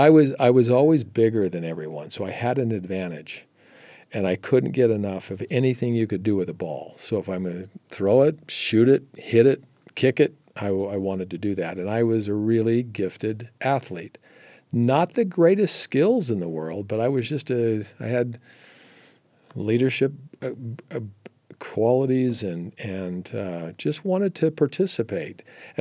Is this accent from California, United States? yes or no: no; Provo, Utah, United States; Went to Wasatch Elementary, went to Fair Junior High School, went to Provo High School across the street to BYU. So the first 22, I'm not sure exactly how old I was when I was drafted, 23 years of my life was right here in Provo, Utah.